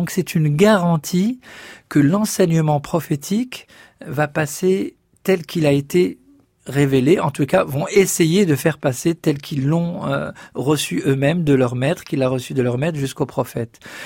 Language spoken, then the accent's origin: French; Paris, Île-de-France, France; Et j'ai grandi à Paris, hein, juste pour vous situer, dans le 11e arrondissement.